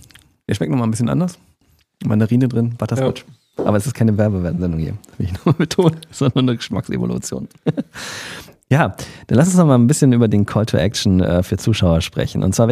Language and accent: German; Düsseldorf, North Rhine-Westphalia, Germany; wir beide sind ja im Düsseldorfer Norden, beziehungsweise ein bisschen in der Stadtmitte aufgewachsen.